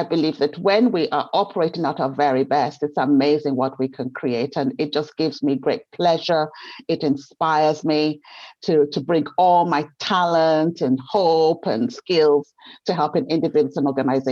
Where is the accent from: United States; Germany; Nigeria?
Nigeria; I grew up in Nigeria. I'm Black and female.